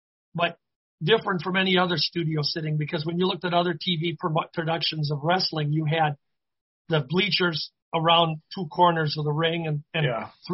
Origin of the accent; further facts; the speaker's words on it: Minneapolis, Minnesota, United States; even my hometown of the Twin Cities